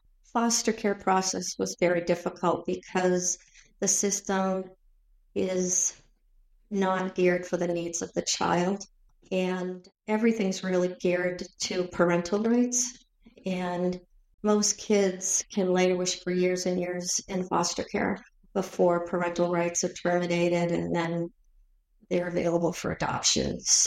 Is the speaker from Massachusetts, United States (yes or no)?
yes; Beverly, Massachusetts, United States; So I grew up in Beverly, and it was a very tight neighborhood, Ralside.